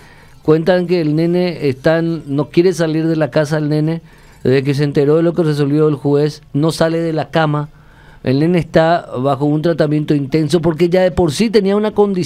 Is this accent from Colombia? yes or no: no; Puerto Rico; ahí en Barrio Obrero